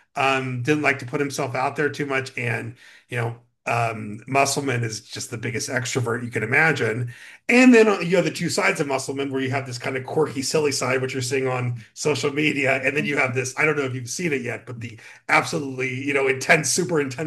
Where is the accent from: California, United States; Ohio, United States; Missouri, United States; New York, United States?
California, United States; Los Angeles; When I grew up in Westchester in LA, so we had Loyola Marymount when I was young, making their run.